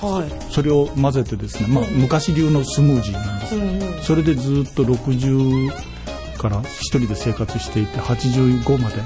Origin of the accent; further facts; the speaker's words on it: Yamaguchi, Japan; 山口県の出身ですからいつもこう妙に長ったらしい静岡を向けて、